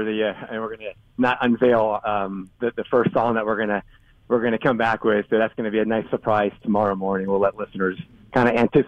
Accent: Livermore, California, United States; I grew up in Livermore

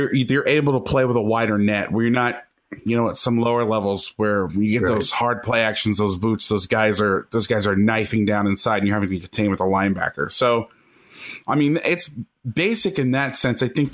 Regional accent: Orlando, Florida, United States; I was a student at the University of Miami. I grew up in Orlando. I loved the Dolphins growing up.

